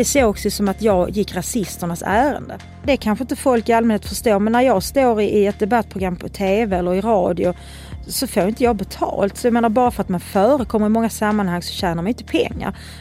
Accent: Sweden; Jag är också kvinna, född och uppväxt i Sverige.

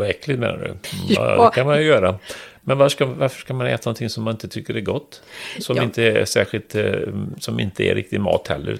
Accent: Trollhättan, Västra Götaland County, Sweden; men du kan väl se att jag kommer från Trollhättan.

